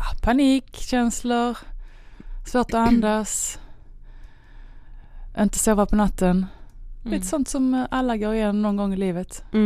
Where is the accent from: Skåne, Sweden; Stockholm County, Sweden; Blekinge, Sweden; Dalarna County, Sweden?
Skåne, Sweden; Malmö; also born or lived in Los Angeles / London; Ja, född och uppvuxen i Malmö.